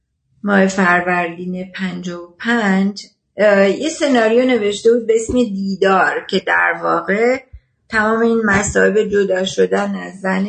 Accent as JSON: {"language": "Persian", "country": "France", "tie": "born or raised there", "also_born_or_lived": "United States", "said": "من از بچگی تو فرانسه بزرگ شدم، بعدم که 7 سال آمریکا درس خوندم"}